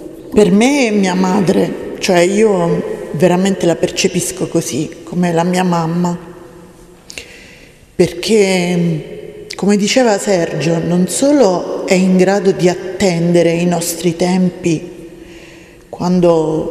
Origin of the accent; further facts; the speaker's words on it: Basilicata, Italy; siccome io vengo dalla Basilicata, come le Lucane